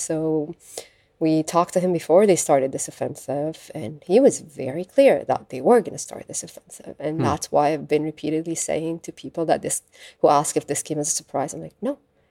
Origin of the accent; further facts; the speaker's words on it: Egypt; And I'm Egyptian. He made fun of Egyptians, which is a common thing among Arabs. I made fun of my accent.